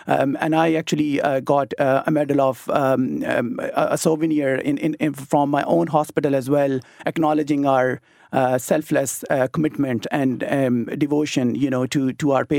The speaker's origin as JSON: {"language": "English", "country": "Pakistan", "moved": "as an adult", "lives_now": "Ireland", "said": "I was a fully qualified doctor back home. I'm from Pakistan originally."}